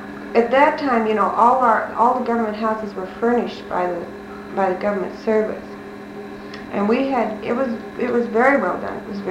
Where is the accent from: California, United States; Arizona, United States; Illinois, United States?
Illinois, United States; Chicago; born there; I was born in October 3rd, 1928 in Chicago, Illinois.